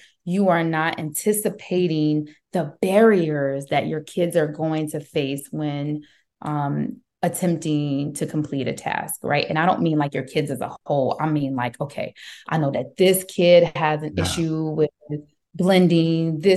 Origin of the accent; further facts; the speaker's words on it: Brooklyn, New York, United States; But I'm from Brooklyn, New York, right?